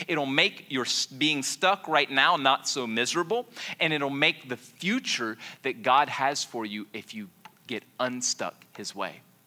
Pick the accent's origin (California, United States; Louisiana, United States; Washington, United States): Louisiana, United States; But let me tell you, I'm from South Louisiana, and I got killer ice driving skills.